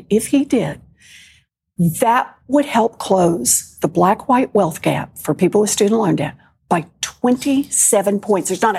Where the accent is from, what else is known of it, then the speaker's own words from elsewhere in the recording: Oklahoma, United States; So, look, I grew up in Oklahoma, and I grew up at a time when abortion was illegal.